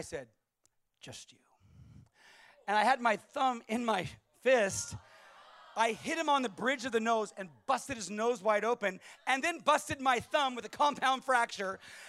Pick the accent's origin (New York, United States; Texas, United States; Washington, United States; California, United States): California, United States; Because I was from California.